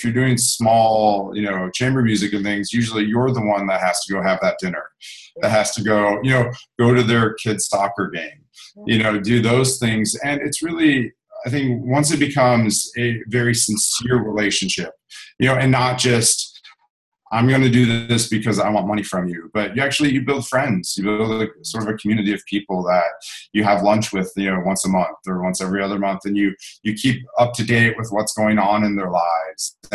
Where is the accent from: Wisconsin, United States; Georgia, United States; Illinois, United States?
Illinois, United States; Chicago; You know, I grew up here in Chicago